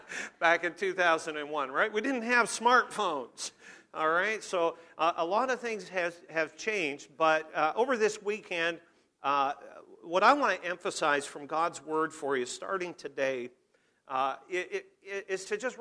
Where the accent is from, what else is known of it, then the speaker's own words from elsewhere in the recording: Abbotsford, British Columbia, Canada; I'm a British Columbian, born and bred. I was born in Abbotsford back in 1961, so that makes me old.